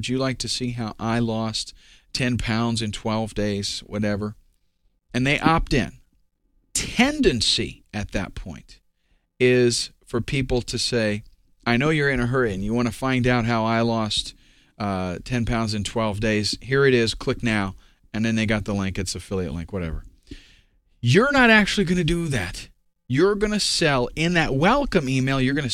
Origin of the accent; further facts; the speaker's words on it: the South, United States; but I'm from the South, and I can't make myself do it. So I say niche.